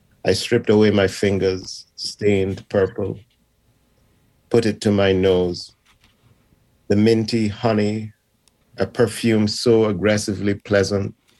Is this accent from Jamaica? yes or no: yes; Kingston, Jamaica; also born or lived in Ghana; I was born in Ghana, as you said. I grew up there until I was about 9 or 10 years old. And then my family moved to Jamaica, to Kingston, Jamaica.